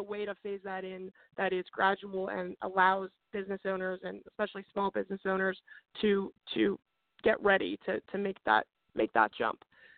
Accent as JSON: {"language": "English", "town": "Encinitas", "region": "California", "country": "United States", "tie": "born or raised there", "said": "I'm really proud of the city of San Diego and my hometown. I'm actually Encinitas, which is a suburb of San Diego in North San Diego County."}